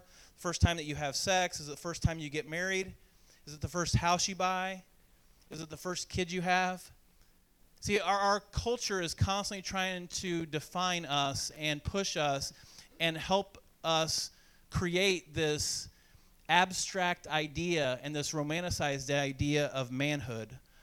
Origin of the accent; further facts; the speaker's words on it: Crawfordsville, Indiana, United States; We lived in Crawford. I grew up in Crawfordsville